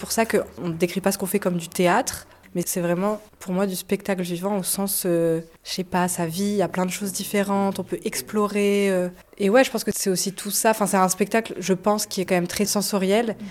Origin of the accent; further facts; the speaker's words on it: Algeria; now in France; je suis algérienne en France.